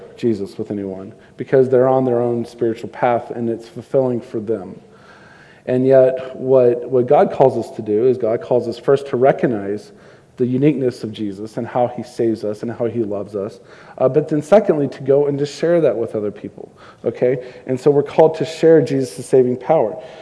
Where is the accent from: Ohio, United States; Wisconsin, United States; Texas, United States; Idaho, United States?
Texas, United States; Houston; I grew up in Houston, and the whole town was underwater, it seemed like.